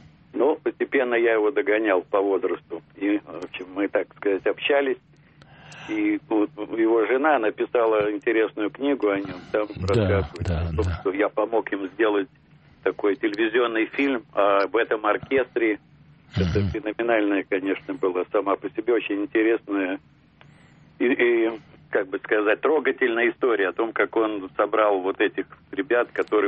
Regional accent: Saint Petersburg, Russia; born there; Родился в Ленинграде, это правда.

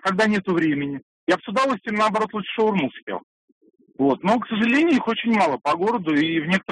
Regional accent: Volgograd, Volgograd Oblast, Russia; Ну, я из Волгограда

